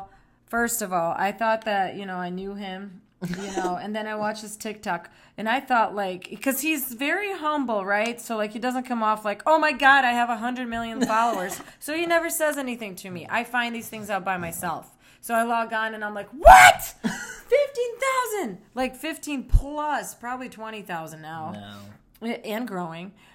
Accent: Russia; Yep, I'm from Russia.

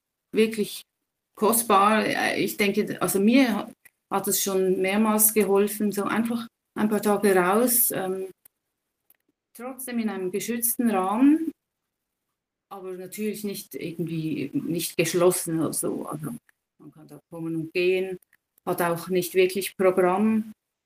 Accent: Switzerland; Das kann man bei uns in der Schweiz, also ich weiß nicht, ob das in jedem Kanton geht

